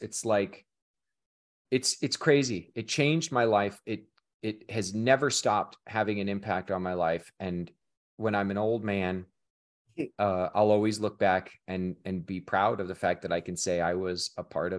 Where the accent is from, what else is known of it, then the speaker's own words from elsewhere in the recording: Kansas City, United States; I am originally from Kansas City. I grew up reading comics and loving cinema. And I went to Chicago to study theater and learn about how to be an actor.